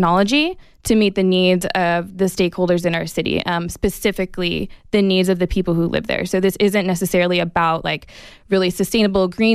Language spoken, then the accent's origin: English; New York, United States; Yeah, from Long Island, but we kind of claim New York City, even though we're not really from there.